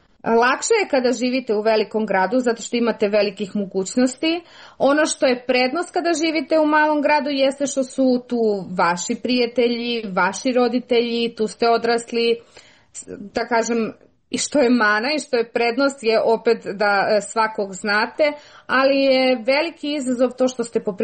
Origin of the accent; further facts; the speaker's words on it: Tanda, Southern and Eastern Serbia, Serbia; Ja sam iz mesta koje se zove Tanda. To je selo u opštini Bor, udaljeno nekih 40 km.